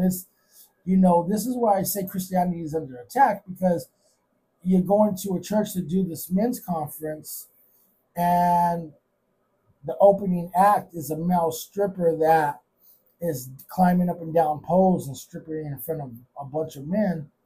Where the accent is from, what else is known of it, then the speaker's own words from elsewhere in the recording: Phoenix, Arizona, United States; in my hometown, in my city of Phoenix, in an area I used to live pretty close